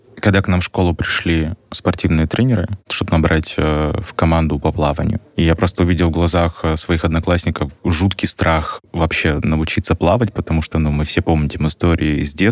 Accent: Khabarovsk, Khabarovsk Krai, Russia; Ну, так я из Хабаровска, что?

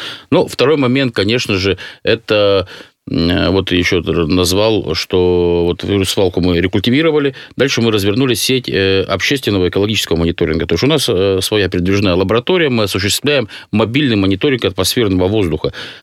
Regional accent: Chelyabinsk, Chelyabinsk Oblast, Russia; вот поверьте мне, я из Челябинска, я знаю

